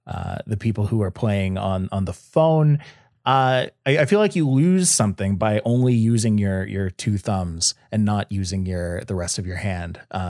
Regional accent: Canada; I don't know, man. Like I'm Canadian, right? So I had access to the mobile version of Unite.

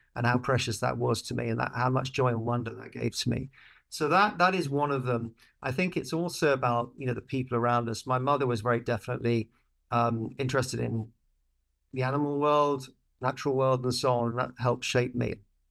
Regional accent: South of England, United Kingdom; So, I'm a Brit. I was born in the south of England many moons ago, back in 1970

